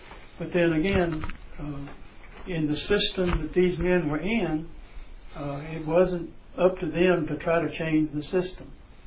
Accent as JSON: {"language": "English", "region": "Deep South", "country": "United States", "tie": "born or raised there", "said": "I grew up, as I mentioned before, I grew up in the Deep South. I was taught racism."}